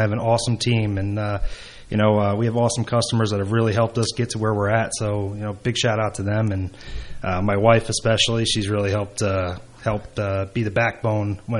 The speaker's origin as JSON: {"language": "English", "region": "New Jersey", "country": "United States", "tie": "born or raised there", "said": "I grew up right outside of Hunterdon County. I was on the border of Warren and Hunterdon County."}